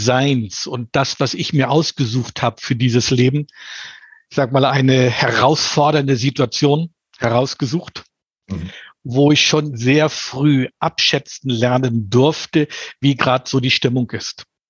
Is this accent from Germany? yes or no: yes; Northern Germany, Germany; als Norddeutscher würde ich sagen